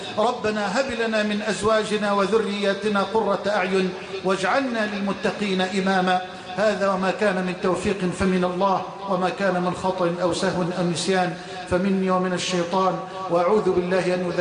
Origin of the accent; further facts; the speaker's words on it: Egypt; اللهم اجعل بلدنا مصر أمنا أمانا سخاء رخاء